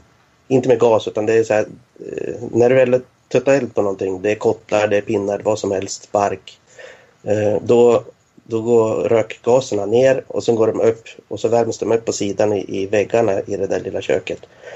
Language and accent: Swedish; Norrland, Sweden; som norrlänning då